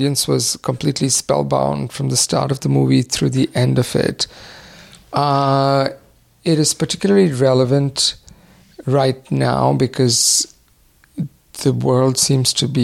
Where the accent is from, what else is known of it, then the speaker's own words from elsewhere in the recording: India; growing up in India